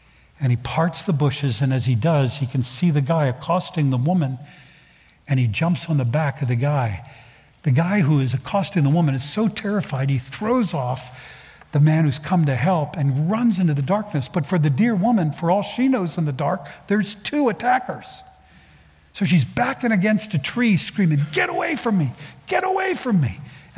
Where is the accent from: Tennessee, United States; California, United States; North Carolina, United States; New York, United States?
Tennessee, United States; We're supposed to be like a hero from my section of the country. I'm from Tennessee.